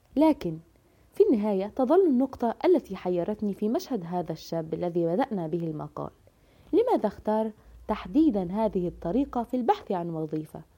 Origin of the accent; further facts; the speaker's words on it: Egypt; على تأقلم العقل البشري مع حياتنا كمصريين بشكل خاص